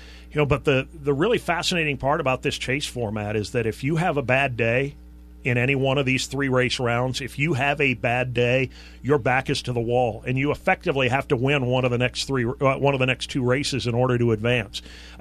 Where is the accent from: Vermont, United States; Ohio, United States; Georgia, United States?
Vermont, United States; When I grew up here in Vermont, we had three channels to watch